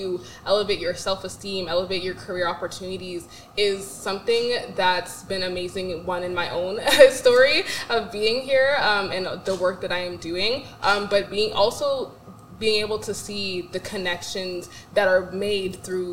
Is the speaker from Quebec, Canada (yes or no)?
no; Ontario, Canada; especially where I grew up in Ontario, where it feels like you kind of have to struggle through everything, right?